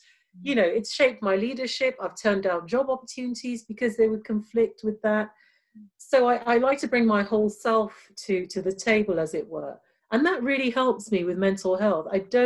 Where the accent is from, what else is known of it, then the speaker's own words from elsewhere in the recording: Nigeria; Knowing whose daughter you are, and we're both Nigerian, right? So, you know, a lot of us from Nigeria, Ghana, and other parts of the world, knowing who you are is very important